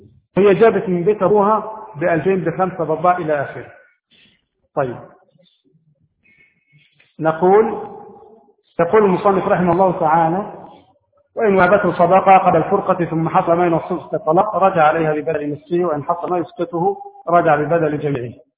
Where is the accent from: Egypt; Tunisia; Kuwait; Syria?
Egypt; الصداقة عندنا في مصر